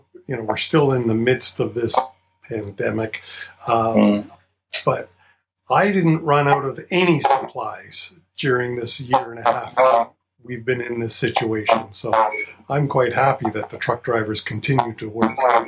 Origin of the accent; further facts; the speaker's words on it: Canada; I think being Canadian and helping Canadians is a Canadian thing to do.